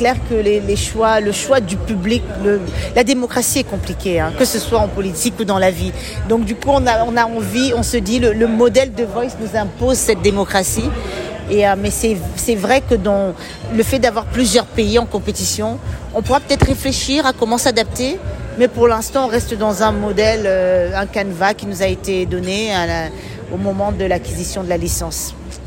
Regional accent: Cameroon; Je suis du Cameroun, donc c'est une icône pour nous.

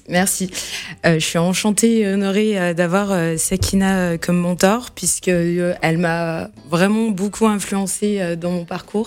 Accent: Saint-Étienne, Auvergne-Rhône-Alpes, France; born there; à la Biennale du design de Saint-Étienne, qui est ma ville natale.

